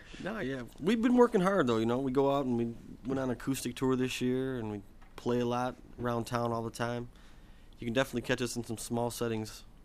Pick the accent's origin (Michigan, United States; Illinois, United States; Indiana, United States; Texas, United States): Michigan, United States; River Rouge; also born or lived in Lincoln Park; I'm from River Rouge. I was born in Lincoln Park.